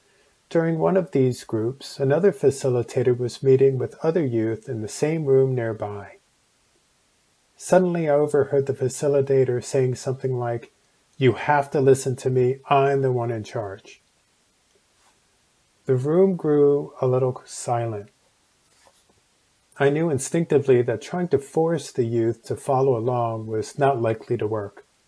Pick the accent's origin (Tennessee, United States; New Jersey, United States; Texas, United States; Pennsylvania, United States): New Jersey, United States; Chatham; I was raised in Chatham, New Jersey, a very different culture and setting.